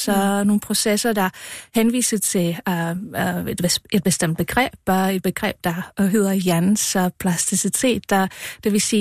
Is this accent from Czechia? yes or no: yes; Czechia; now in Denmark; jeg er fra Tjekkiet oprindeligt. Jeg har taget min kandidatgrad i Tjekkiet